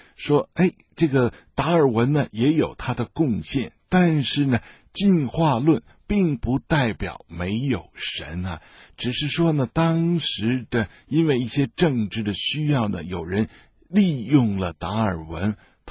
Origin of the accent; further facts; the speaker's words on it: China; 所以今天我们既然生在中国，我们身为中国人呢，